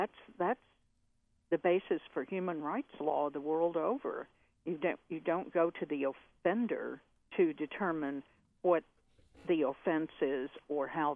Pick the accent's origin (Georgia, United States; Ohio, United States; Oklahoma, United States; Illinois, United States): Oklahoma, United States; we're both from Oklahoma and grew up as sports fans.